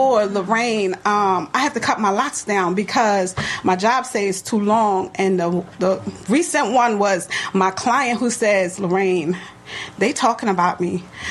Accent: U.S. Virgin Islands; I am a child growing up in the Virgin Islands with natural hair.

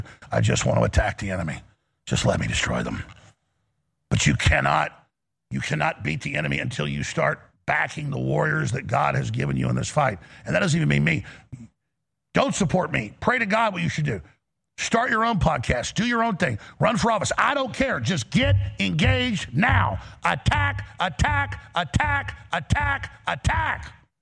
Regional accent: United States; I'm an American. I'm a Christian. I'm a patriot.

